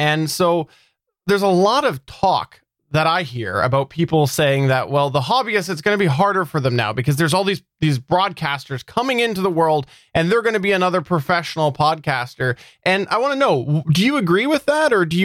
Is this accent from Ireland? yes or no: no; Canada; And I'm the Canadian.